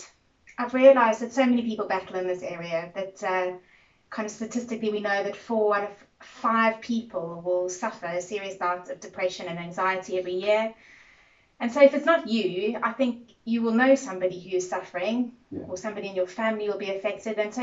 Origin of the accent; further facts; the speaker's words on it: Cape Town, Western Cape, South Africa; I obviously come from South Africa, I come from Cape Town